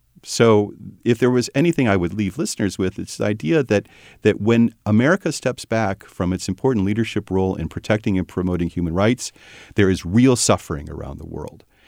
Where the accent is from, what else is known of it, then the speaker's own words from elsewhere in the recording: United States; But I am deeply concerned as an American about our absence from those situations